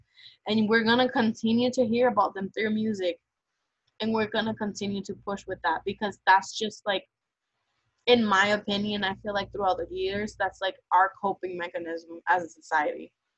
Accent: Puerto Rico; And growing up in Puerto Rico specifically, like, there was always music around.

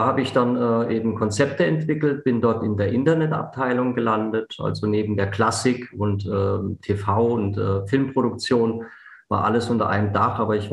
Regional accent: Karlsruhe, Baden-Württemberg, Germany; bin dann irgendwann zurück in meine Heimatstadt Karlsruhe, habe mich dann selbstständig gemacht.

